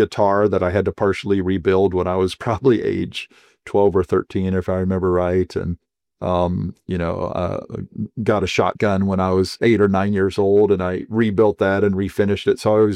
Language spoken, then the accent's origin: English; Dayton, Ohio, United States; So I was brought up in Ohio, mainly in the town of Dayton, which you may know as the birthplace of aviation, at least according to the Americans.